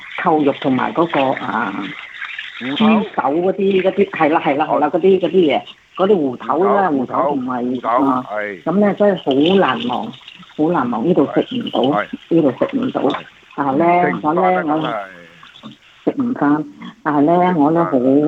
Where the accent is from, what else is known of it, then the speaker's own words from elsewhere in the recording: Vietnam; 但是呢我都在越南长大的。